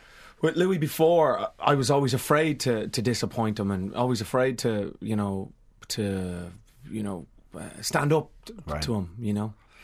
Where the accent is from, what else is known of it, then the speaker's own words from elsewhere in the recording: Dublin, Leinster, Ireland; So, yeah, growing up in Dublin